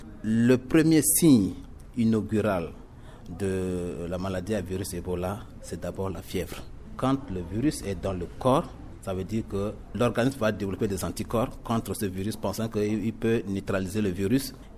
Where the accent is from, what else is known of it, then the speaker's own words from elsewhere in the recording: Central African Republic; en Afrique en général et en particulier chez nous en Centrafrique